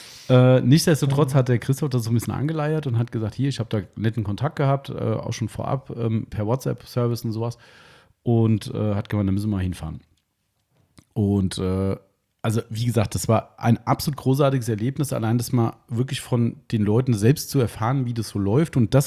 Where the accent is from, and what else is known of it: Hesse, Germany